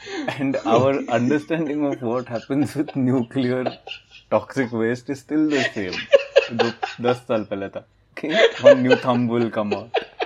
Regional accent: Mumbai, Maharashtra, India; I grew up in Maharashtra, so in Bombay

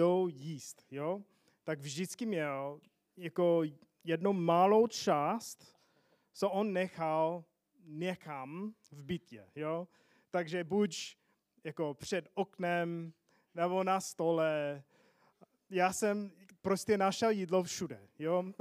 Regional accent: Phoenix, Arizona, United States; Czech is a second language; now in Czech Republic; Já jsem z Phoenixu, kde jako dneska je jako 36 stupňů

